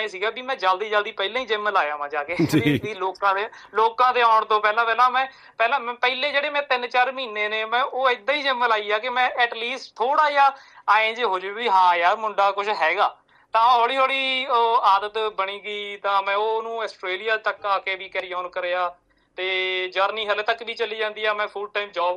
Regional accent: Somalkheri, Punjab, India; also born or lived in Canada; now in Melbourne, Australia; ਮੈਂ ਡਿਸਟ੍ਰਿਕਟ ਲੁਧਿਆਣਾ ਦੇ ਪਿੰਡ ਸੋਮਲਖੇੜੀ ਤੋਂ ਆ, ਰਾੜਾ ਸਾਹਿਬ ਦੇ ਕੋਲ ਆ, ਮਲੇਰਕੋਟਲੇ ਦੇ ਕੋਲ ਜੇ ਕਹਿ ਦਈਏ। ਤੇ ਭਾਜੀ ਮੈਂ ਲੇਟ 2017 ਤੋਂ ਮੈਲਬਰਨ ਚ ਰਹਿ ਰਿਹਾ, ਤੇ ਵੈਸੇ ਮੈਂ ਕੈਨੇਡਾ ਵੀ ਰਹਿ ਕੇ ਆਇਆ 6 ਮਹੀਨੇ

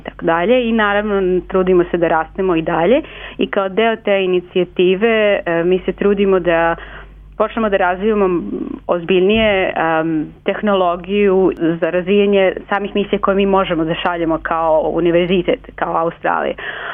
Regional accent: Belgrade, Serbia; Ja sam 2006 završila astrofiziku u Beogradu i inače sam rodom iz Beograda.

